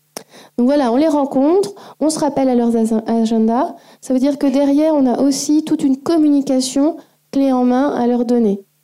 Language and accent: French; France; évidemment, je suis française